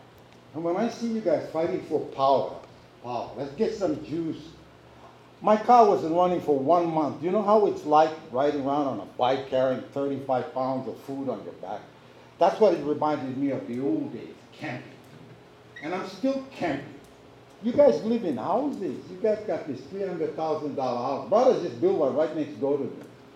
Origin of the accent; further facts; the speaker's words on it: Hawaii, United States; born there; I was born on Oahu, but now I'm living here.